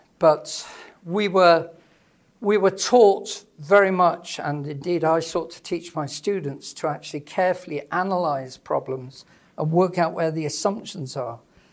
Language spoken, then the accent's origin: English; Leeds, Yorkshire and the Humber, United Kingdom; now in Manchester, United Kingdom; I live near Manchester now, so I'm no longer from Leeds.